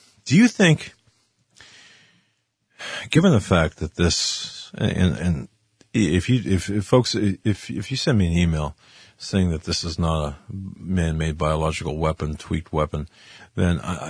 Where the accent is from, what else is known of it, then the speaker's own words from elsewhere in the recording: United States; And again, I'm an American.